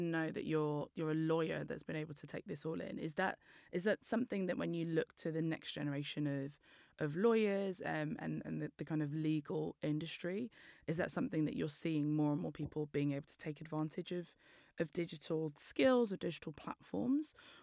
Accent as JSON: {"language": "English", "region": "London", "country": "United Kingdom", "said": "so I'm from East London"}